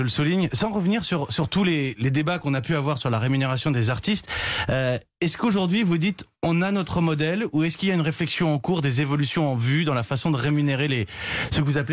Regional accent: France

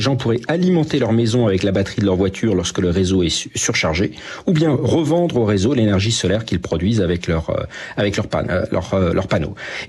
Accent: Corsica, France; On pense au Portugal, à l'Espagne, mais aussi à la Bretagne ou chez moi en Corse.

